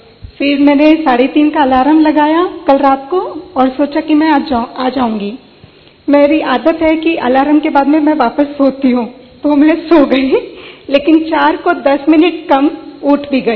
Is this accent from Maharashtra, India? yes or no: yes; Chhatrapati Sambhajinagar, Maharashtra, India; पहले मैं छत्रपति संभाजी नगर से हूँ